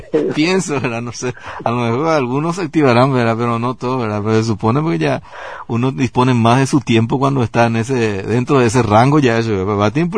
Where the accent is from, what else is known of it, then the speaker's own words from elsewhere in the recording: Paraguay; Porque así como somos los paraguayos